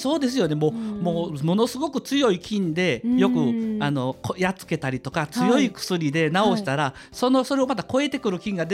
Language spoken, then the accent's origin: Japanese; Kyoto, Japan; やっぱり僕はやっぱり京都で生まれ育ってますんでですね